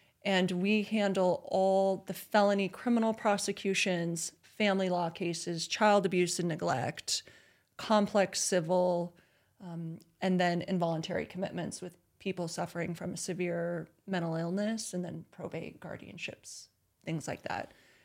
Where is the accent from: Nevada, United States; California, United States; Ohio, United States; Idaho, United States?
Idaho, United States; Stanley; Well, I'm not from Montana, so we'll put that on the record. I grew up in a little town called Stanley, Idaho. It's not too far south of Missoula, actually. Population 70 people year round.